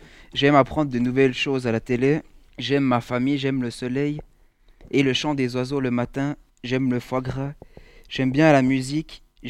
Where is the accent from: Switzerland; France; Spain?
Switzerland; je suis suisse d'origine suisso-sicilienne.